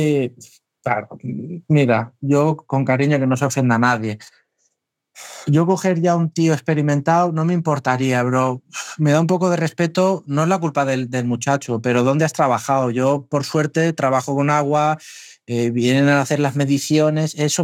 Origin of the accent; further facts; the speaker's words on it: Catalonia, Spain; Como buen catalán, pagar impuestos no me gusta mucho